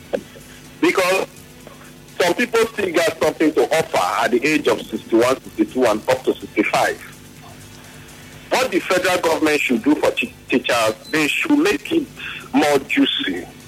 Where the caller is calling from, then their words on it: Gokana, Rivers, Nigeria; I'm calling you from Gokana.